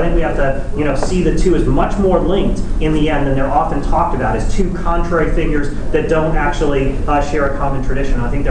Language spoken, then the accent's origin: English; Burlington, United States; from Burlington.